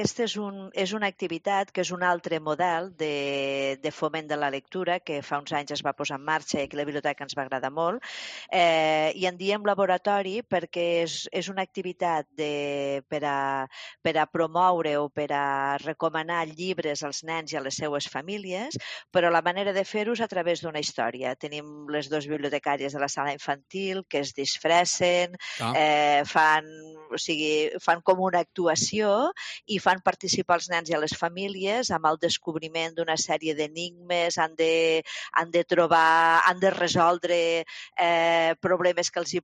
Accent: Lleida, Catalonia, Spain; nosaltres com a lleidatans segurament trobarem moltes històries o molts detalls o moltes anècdotes

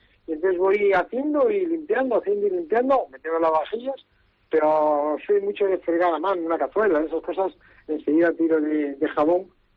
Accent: Laredo, Cantabria, Spain; Por tradición también de mis padres, que somos de Laredo

